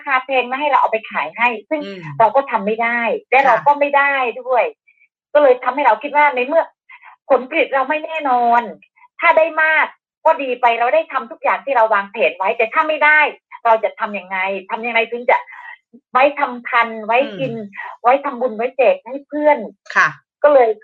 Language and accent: Thai; Isan, Thailand; เราคนภาคอีสานนะคะไม่ใช่คนขี้เกียจเราไม่ได้อยากจากถิ่นไม่ได้อยากจากบ้านที่จะไปอยู่ที่กรุงเทพจริงๆนะคะ